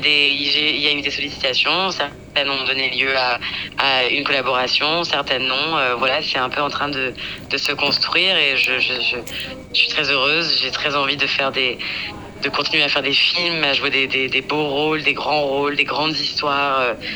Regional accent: United States; born there; first language English; French is a second language; c'est ma langue maternelle, l'anglais. Je suis née aux États-Unis et j'ai ce fantasme, ce rêve d'y retourner un jour, pas pour vivre, mais pour y travailler.

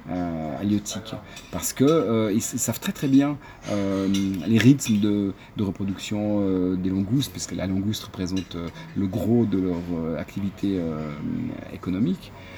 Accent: Switzerland; C'était le fait de dire, on vient de Suisse

